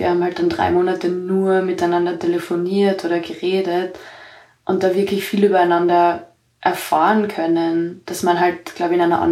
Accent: Austria; ich bin aus Österreich

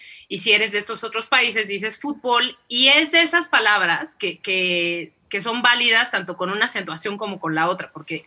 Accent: Mexico; nosotros en México decimos fútbol, para nosotros la vocal que pronunciamos con más fuerza es

